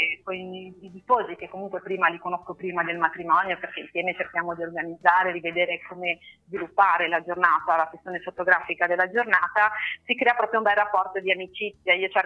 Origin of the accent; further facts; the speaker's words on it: Genoa, Liguria, Italy; Ma io sono di Genova, però mi muovo su tutta la Liguria, su tutta Italia